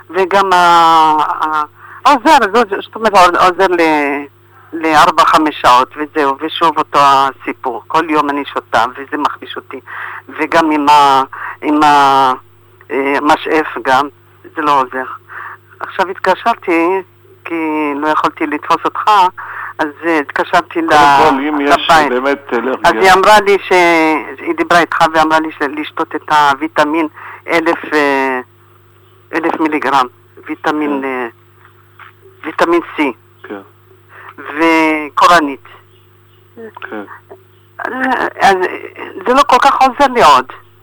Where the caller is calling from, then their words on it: Haifa, Haifa District, Israel; טוב, אני מחיפה.